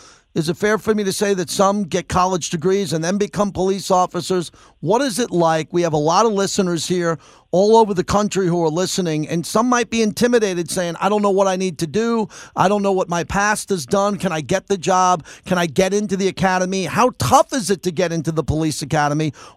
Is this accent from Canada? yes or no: no; Long Island, New York, United States; You know, growing up in Long Island, New York, you know, I graduated. I became a stockbroker.